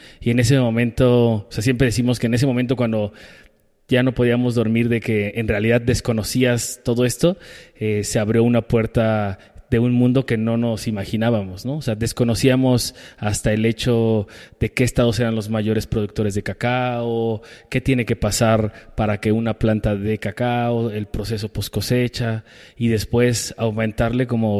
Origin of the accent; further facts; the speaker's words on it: Iztapalapa, Mexico City, Mexico; yo crecí en Iztapalapa con mis papás